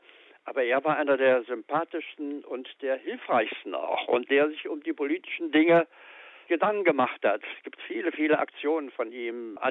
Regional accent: East Germany, Germany; moved away as an adult; Wir kommen beide aus dem Osten, aus der DDR damals.

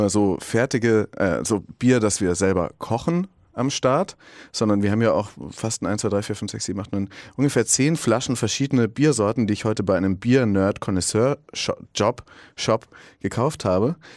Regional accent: Bavaria, Germany; ich komme aus Bayern

